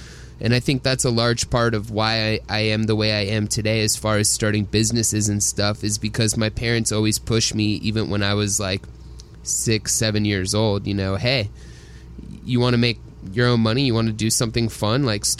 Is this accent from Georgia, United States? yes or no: yes; Atlanta, Georgia, United States; And I growing up in Atlanta as well, most of the bands we were surrounded with were very, very like PG, like Christian bands and stuff like that.